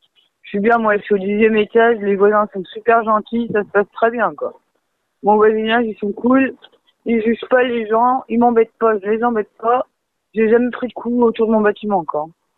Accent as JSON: {"language": "French", "region": "Pays de la Loire", "country": "France", "moved": "yes", "said": "j'ai quitté la Vendée pour partir à Paris, je suis vendéenne, moi."}